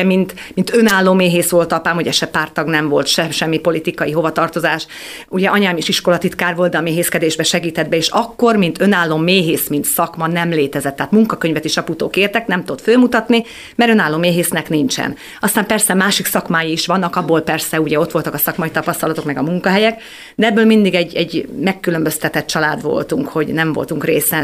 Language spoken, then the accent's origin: Hungarian; Budapest, Hungary; born there; also born or lived in Dömsöd; now in Kiskunhalas, Hungary; Budapesten születtem, és Dömsödről költöztem Kiskunhalasra körülbelül 2 éve, most már lassan 3.